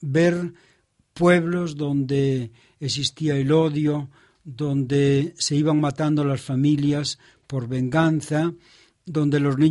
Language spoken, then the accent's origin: Spanish; Asturias, Spain; also born or lived in Ecuador; Pues he venido justamente para compartir lo que fue mi vida, no tanto como asturiano como cuanto creyente y seguidor de Jesús, mi vida misionera. He pasado 30 años de mi vida misionera en Ecuador.